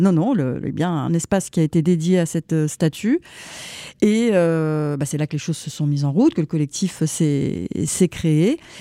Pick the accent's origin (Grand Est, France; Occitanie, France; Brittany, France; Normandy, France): Grand Est, France; Toul; je suis de Toulouse, je suis née à Toul, j'ai vécu longtemps à Toul, j'ai travaillé longtemps aussi.